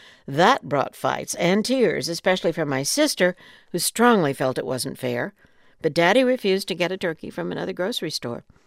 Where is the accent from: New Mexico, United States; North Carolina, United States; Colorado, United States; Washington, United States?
New Mexico, United States; memories of Christmas growing up in New Mexico have grown rosier over the years.